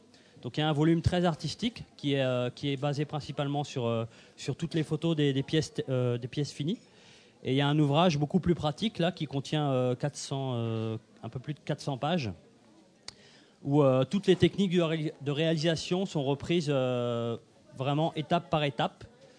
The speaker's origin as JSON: {"language": "French", "country": "France", "lives_now": "Belgium", "said": "je suis originaire de France. Je travaille depuis 26 ans en pâtisserie et depuis 10 ans, plus particulièrement en chocolat. Et ça fait 12 ans que je travaille aussi en Belgique."}